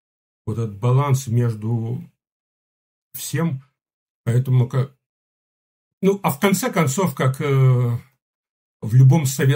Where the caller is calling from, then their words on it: Ontario, Canada; Канада, Онтарио.